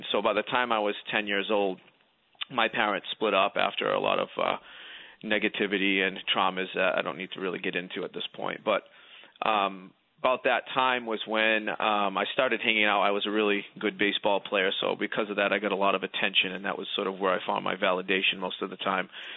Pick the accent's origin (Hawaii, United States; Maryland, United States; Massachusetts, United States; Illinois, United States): Massachusetts, United States; New Bedford; accent: Boston; So I am from a town called New Bedford, Massachusetts. And it's just south of Boston, about 45, 50 miles. I'm sure you can tell by the accent that I'm close to that area.